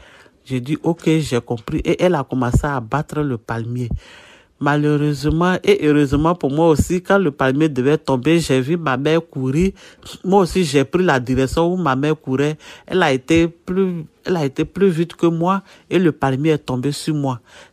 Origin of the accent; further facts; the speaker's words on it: Côte d’Ivoire; Je viens de la Côte d'Ivoire. J'ai 39 ans.